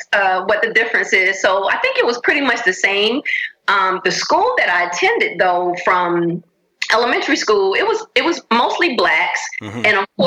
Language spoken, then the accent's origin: English; Augusta, Georgia, United States; So I grew up in Augusta, Georgia, mm-hmm. which is, this is still home.